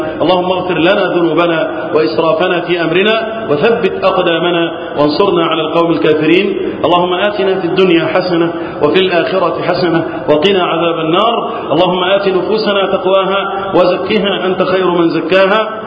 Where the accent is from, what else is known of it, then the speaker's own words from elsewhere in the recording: Egypt; اللهم احفظ بلدنا مصر وسائر بلاد المسلمين من الفتن